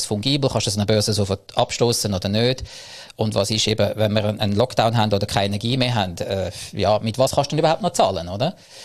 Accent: Zug, Switzerland; Ich komme aus dem Crypto Valley-Zug

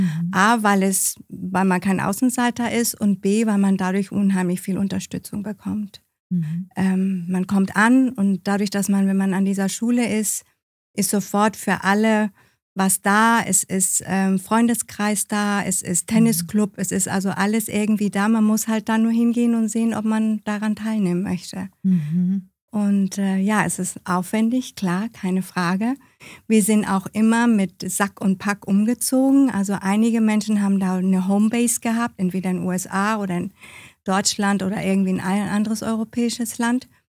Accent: Honduras; Ich bin ja im Ausland aufgewachsen.

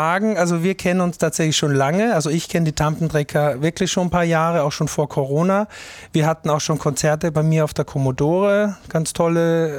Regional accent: Styria, Austria; born there; Ich bin ja geborener Steirer.

